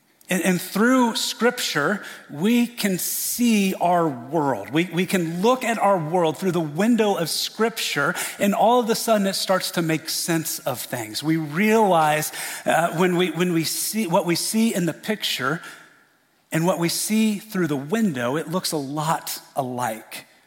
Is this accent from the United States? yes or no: yes; Indiana, United States; I am from Indiana. And fail and fail, fail and fail, they can sound a lot alike, you know, and depending on where you are.